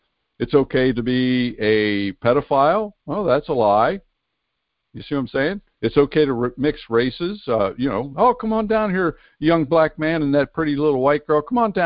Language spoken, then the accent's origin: English; New Jersey, United States; I grew up in South Jersey, part of my childhood anyway, in South Jersey, very heavily Italian at that time especially.